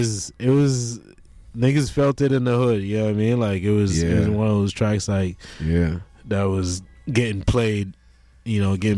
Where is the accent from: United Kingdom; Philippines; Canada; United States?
Canada; Edmonton, Alberta; so I grew up in Edmonton, obviously